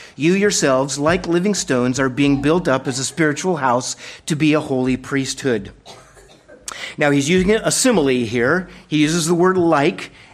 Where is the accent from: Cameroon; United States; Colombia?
Colombia; also born or lived in Venezuela; I grew up as a missionary kid in Colombia, went to boarding school in Venezuela for 4 years